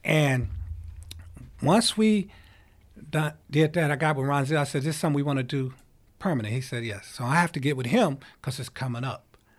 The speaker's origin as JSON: {"language": "English", "town": "Chicago", "region": "Illinois", "country": "United States", "tie": "born or raised there", "said": "And I grew up in Chicago in the Housing Authority, mm-hmm. and I know how hard it is."}